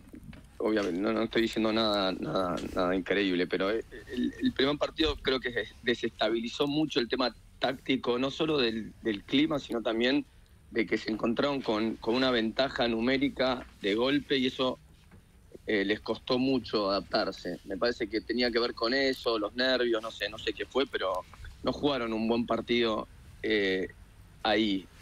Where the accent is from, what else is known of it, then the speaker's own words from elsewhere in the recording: Argentina; Es una linda historia como argentino.